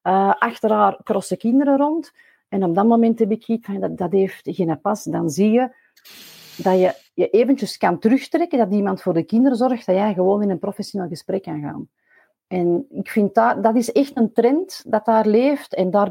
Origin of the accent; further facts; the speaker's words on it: Belgium; we zijn Belgen